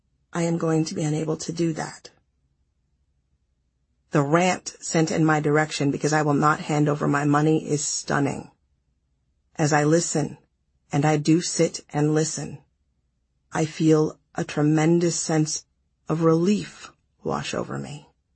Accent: Midwest, United States; I am from the Midwest.

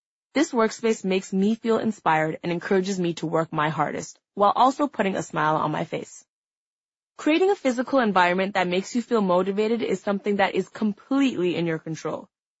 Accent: Toronto, Ontario, Canada; moved away as an adult; now in Los Angeles, United States; Moving from my hometown Toronto to a place like LA was really terrifying

